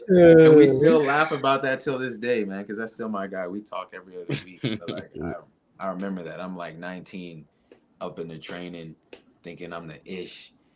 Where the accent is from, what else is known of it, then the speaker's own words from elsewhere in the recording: Silver Spring, Maryland, United States; Back in the States, oh man, growing up in Silver Spring, I used to be eating them Philly. We're not from Philly, but we got a lot of Philly cheesesteak spots, bro.